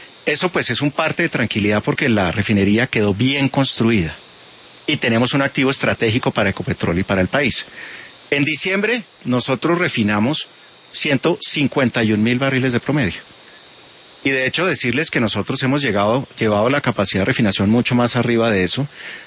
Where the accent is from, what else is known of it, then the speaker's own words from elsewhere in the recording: Colombia; como país, como colombianos